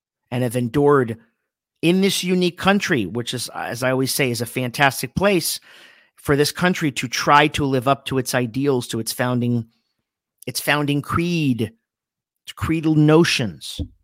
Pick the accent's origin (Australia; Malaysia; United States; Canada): United States; Miami Beach, Florida; I'm from Miami Beach. I'm a Florida born boy. Watching my home state descend